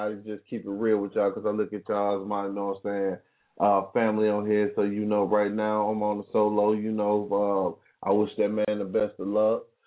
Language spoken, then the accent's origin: English; the South, United States; Me personally, I'm from the South, you know, so well.